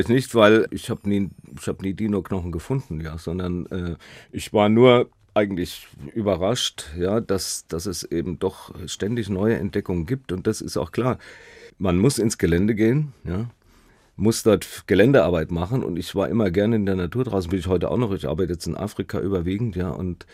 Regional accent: Baden-Württemberg, Germany; Ich bin auf der Schwäbischen Alb aufgewachsen und habe also schon in meiner frühesten Kindheit Fossilien gesammelt.

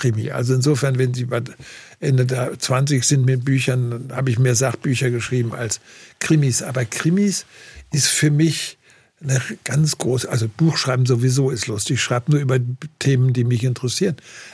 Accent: Baden-Württemberg, Germany; ich empfinde mich auch als Kurpfälzer deswegen ein bisschen. Ich bin in die Mönchhofschule gegangen, dann ins EI, aber dann haben meine Eltern gesagt, ach, der kann ja auch Griechisch lernen und dann wurde ich ins Kurfürst-Friedrich-Gymnasium geschickt.

